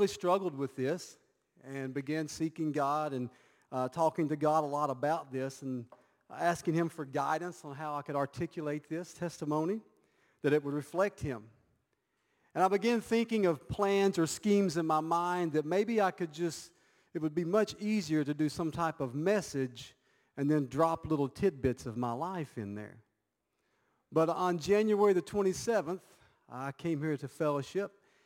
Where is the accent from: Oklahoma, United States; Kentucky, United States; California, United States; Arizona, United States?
Kentucky, United States; Monticello; moved away as an adult; now in China; I grew up in a Christian home. My hometown, Monticello, Kentucky, is the epitome of small-town America. A population of about 4,000 people in the city and about 20,000 people in the county.